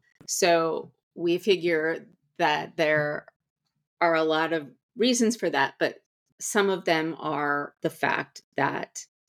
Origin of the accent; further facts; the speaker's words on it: California, United States; Now, I grew up in California.